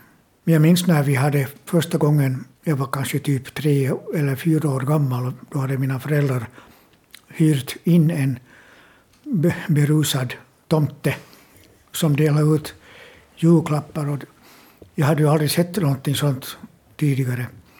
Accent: Sipoo, Uusimaa, Finland; Men i min hemkommun Sibbo

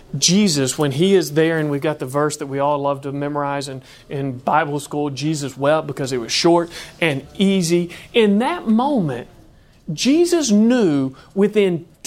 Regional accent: Kentucky, United States; I'm from Kentucky. We grew up 30 minutes from the nearest McDonald's. When they paved the road in front of our house, my brother was not happy because it meant we didn't live in the country anymore.

